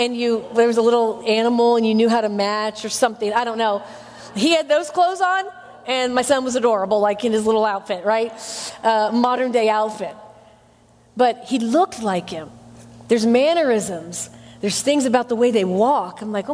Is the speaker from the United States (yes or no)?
yes; Midwest, United States; I grew up in the Midwest. And we had a little emergency plan in our family.